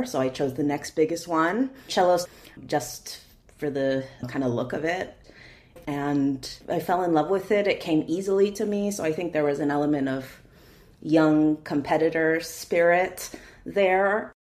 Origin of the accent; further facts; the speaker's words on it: San Antonio, Texas, United States; I grew up in San Antonio, Texas, primarily. And in Texas, there's a thriving public music education program.